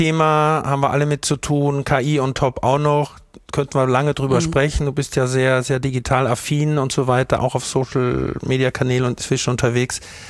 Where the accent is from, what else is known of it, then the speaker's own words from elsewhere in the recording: Styria, Austria; ich hatte Besuch aus meiner alten Heimat Steiermark